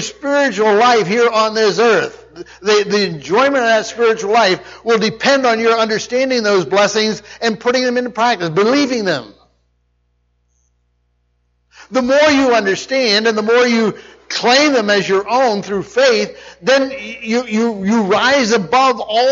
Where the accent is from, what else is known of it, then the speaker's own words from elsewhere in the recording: Shickshinny, Pennsylvania, United States; I did all the things that not all teenagers do, but at least I did growing up in Shikshinny.